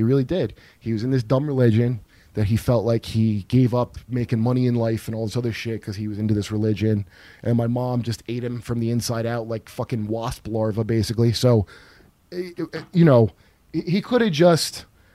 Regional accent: New Jersey, United States; also born or lived in Ohio / North Carolina; No, I grew up in New Jersey mostly. In Ohio and also in North Carolina a little bit.

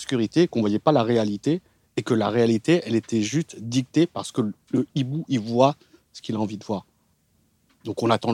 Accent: France; moi, en tant qu'occidental, en tant que français

